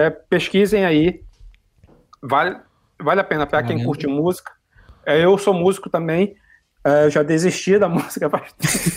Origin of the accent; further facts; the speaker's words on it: Belém, Pará, Brazil; pra quem não sabe, eu sou de Belém.